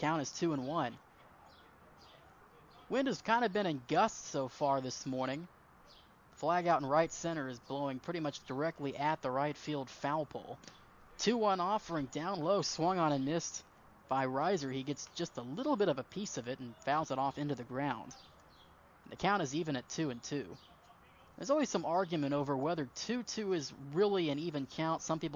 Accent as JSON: {"language": "English", "town": "Katy", "region": "Texas", "country": "United States", "tie": "born or raised there", "said": "Katy, Texas, also happens to be my hometown, a graduate of Seven Lakes High School."}